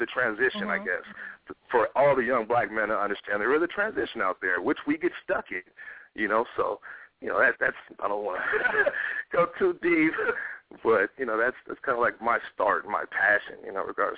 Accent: Oakland, California, United States; So that focused me on go ahead and creating, like, books about, I guess, growing up in Oakland and everything I've been through.

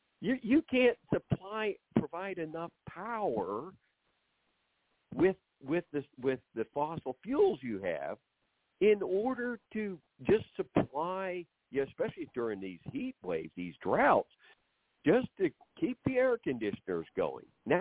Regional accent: Ponca City, Oklahoma, United States; I grew up in Ponca City, Oklahoma, and then lived there after the Army.

